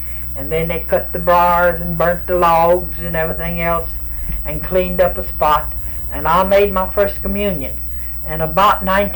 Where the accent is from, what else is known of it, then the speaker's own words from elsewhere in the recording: Louisiana, United States; I'm a Cajun